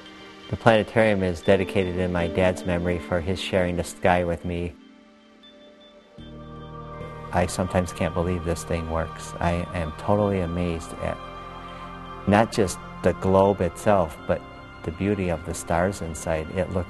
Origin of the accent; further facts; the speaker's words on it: Chicago, Illinois, United States; I grew up in Chicago. I could not see the sky real well from the city because of all the lights, so trips to Wisconsin is where I was able to start seeing the sky and enjoy it.